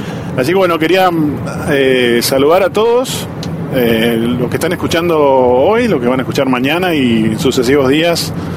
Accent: Argentina; Los que somos argentinos estamos orgullosos de ser argentinos.

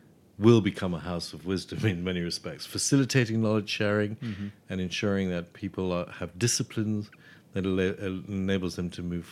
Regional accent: Cape Town, Western Cape, South Africa; I grew up in Cape Town in South Africa

